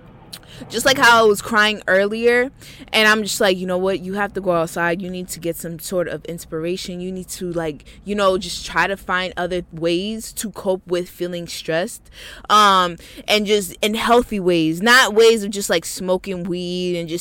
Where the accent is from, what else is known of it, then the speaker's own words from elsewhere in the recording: Boston, Massachusetts, United States; know if you're from Boston, but if you are, shout out to you, my Bostonians. I'm at did you hear my accent?